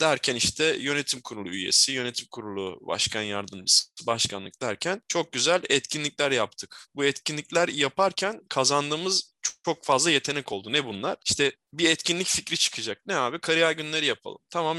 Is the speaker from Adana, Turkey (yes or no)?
yes; Adana, Turkey; Adanalıyım.